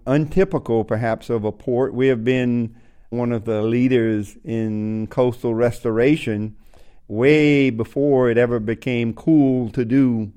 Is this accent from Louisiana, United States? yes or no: yes; Louisiana, United States; I'm a Cajun, which is French. We run out of Nova Scotia and settled in South Louisiana and had nothing there and took the challenges.